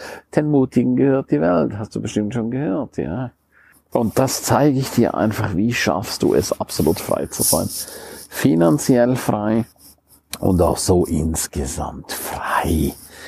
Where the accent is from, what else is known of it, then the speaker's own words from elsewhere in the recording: St. Moritz, Graubünden, Switzerland; Ich liebe natürlich auch den Winter in meiner Heimat. In St. Moritz